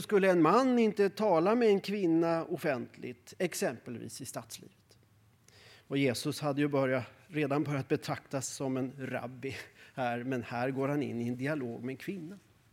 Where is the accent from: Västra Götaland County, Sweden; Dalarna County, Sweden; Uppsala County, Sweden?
Uppsala County, Sweden; Östervåla; I min hembygd i Norduppland, där också Jan Gunnar kommer ifrån, de trakterna. Jag kommer från Östervål